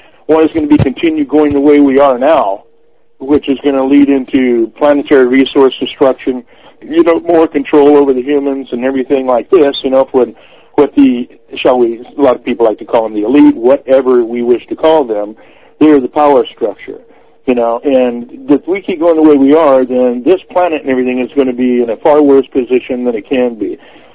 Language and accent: English; California, United States; I grew up here in California on some of the reservations. I also went to New Mexico.